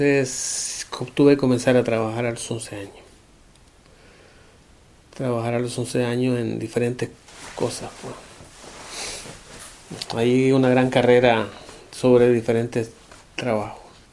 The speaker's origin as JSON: {"language": "Spanish", "country": "Nicaragua", "tie": "born or raised there", "said": "soy de Nicaragua. Pues nací en Nicaragua. Nicaragua está en el centro de América."}